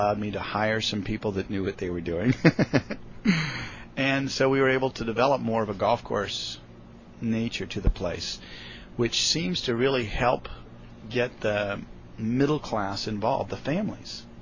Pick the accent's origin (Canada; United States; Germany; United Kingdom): United States; Coronado, California; I'm from Coronado, California, and my title here is owner-operator of the Morley Field Disc Golf Pro Shop.